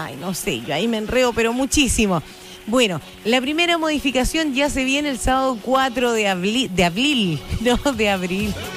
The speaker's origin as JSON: {"language": "Spanish", "country": "Chile", "said": "Somos nosotros los chilenos donde se realiza el cambio de hora."}